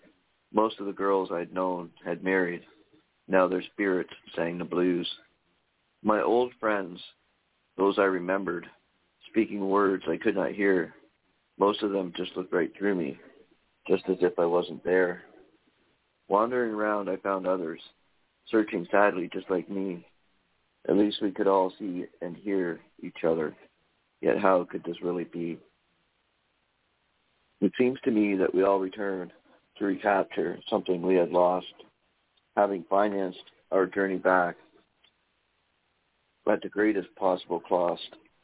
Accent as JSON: {"language": "English", "town": "Waipukurau", "region": "Hawke's Bay", "country": "New Zealand", "tie": "born or raised there", "said": "My hometown is Waipukuru in the central Hawke's Bay region of New Zealand's North Island."}